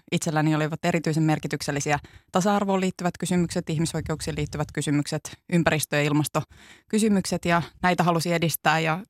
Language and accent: Finnish; Tampere, Pirkanmaa, Finland; Tampere on minun ihannekuntani, oma kotikaupunkini, rakas kotikaupunkini.